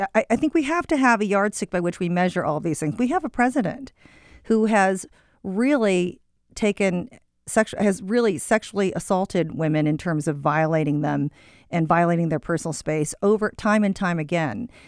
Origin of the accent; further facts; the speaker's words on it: Minnesota, United States; For example, with Al Franken, I'm from Minnesota.